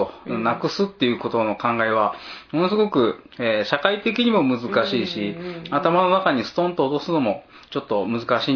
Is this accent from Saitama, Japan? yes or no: no; Kagoshima, Japan; 鹿児島の出身なんですけど、うん、まあ、近所にいい川があったんで、ちっちゃい川なんですけどね